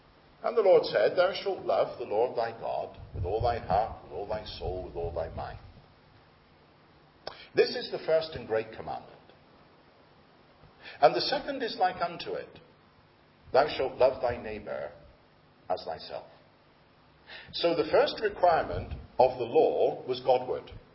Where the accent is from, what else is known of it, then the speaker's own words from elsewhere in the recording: England, United Kingdom; also born or lived in Scotland; of course you know I'm an Englishman, but I've been a great blessing to the Scots by living there for 30 years.